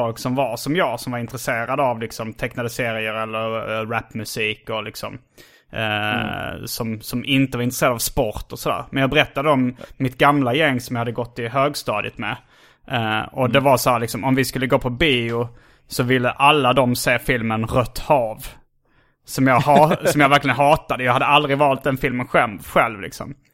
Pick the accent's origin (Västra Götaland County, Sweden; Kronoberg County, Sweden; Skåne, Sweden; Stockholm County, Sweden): Skåne, Sweden; Lund; när jag växte upp i Lund, i professorstan liksom, där det var ganska akademiskt